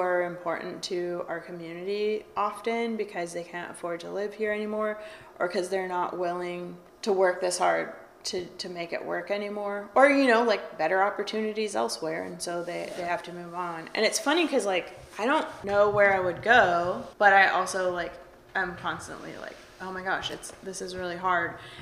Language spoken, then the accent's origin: English; Palo Alto, California, United States; also born or lived in Mountain View; now in San Francisco, United States; Like I grew up in the South Peninsula, like in Palo Alto and Mountain View, and moved to San Francisco in 2004.